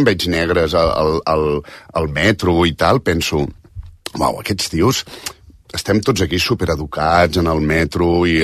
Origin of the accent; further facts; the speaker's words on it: Catalonia, Spain; born there; però he nascut a Catalunya.